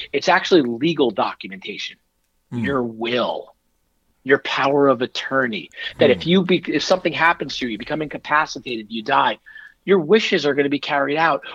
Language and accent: English; New Jersey, United States; I told you I grew up in Northern Jersey. Dad was an advisor. My mom was a teacher.